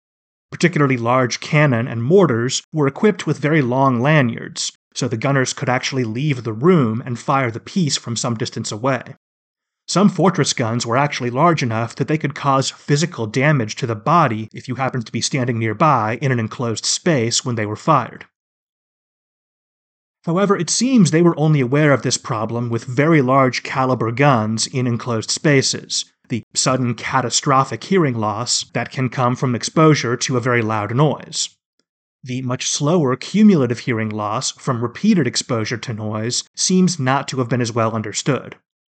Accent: Seattle, Washington, United States; the Paris murder rate was actually about 4 times lower than my hometown, Seattle, which is generally considered on the safe side for an American city.

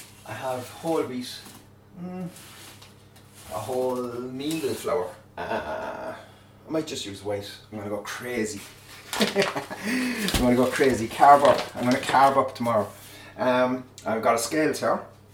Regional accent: Ireland; And it's really important as well for, you know, when we're Irish, we have to bake a lot of bread

